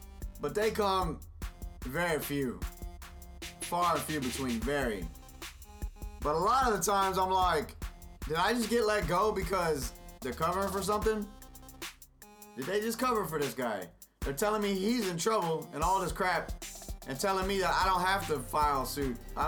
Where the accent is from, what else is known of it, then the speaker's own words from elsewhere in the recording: Texas, United States; I'm from Texas, and faggy and faggot mean a whole different thing.